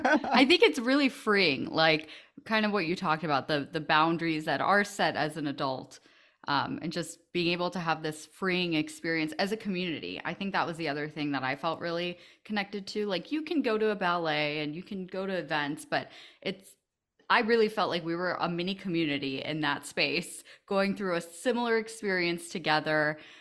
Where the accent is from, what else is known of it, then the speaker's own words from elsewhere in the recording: Greece; Yeah, I was going to say, in Greece, we don't have leaf blowers.